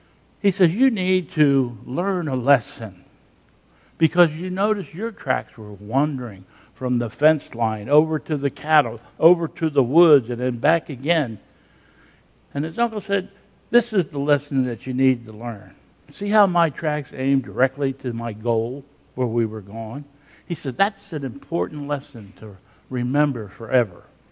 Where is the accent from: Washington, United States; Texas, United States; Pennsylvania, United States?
Pennsylvania, United States; but I'm from Pennsylvania